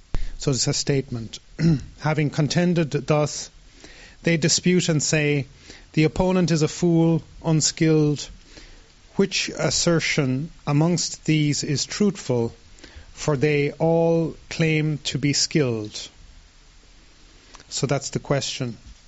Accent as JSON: {"language": "English", "country": "Ireland", "tie": "born there", "said": "I was born in Ireland"}